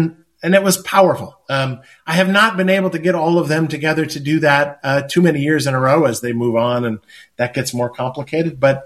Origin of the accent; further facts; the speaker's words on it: Midwest, United States; which is a kid growing up in the Midwest in a Lutheran church.